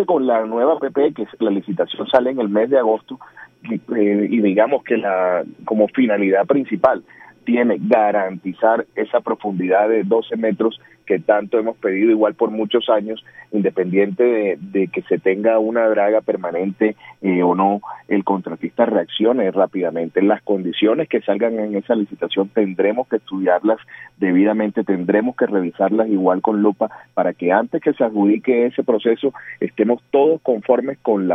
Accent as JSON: {"language": "Spanish", "town": "Barranquilla", "region": "Atlántico", "country": "Colombia", "said": "a nosotros como barranquilleros"}